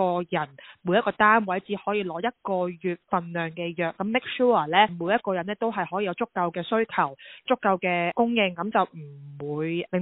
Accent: Australia; 其实因为我哋澳洲人咧，由三月到而家都经历 level one、level three，

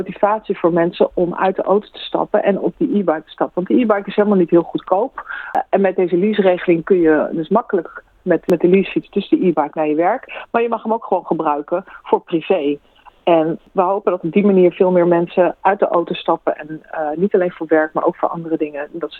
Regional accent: Netherlands; Ik ben een Nederlander, dus de meeste Nederlanders hebben meer dan één fiets.

